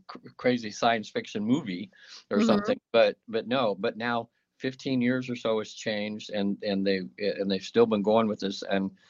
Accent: Sacramento, California, United States; I was from Sacramento, but I was down in LA.

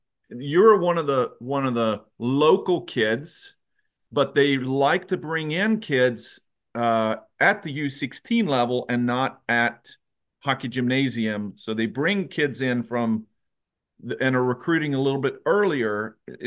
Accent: Leksand, Dalarna County, Sweden; I grew up in Leksand.

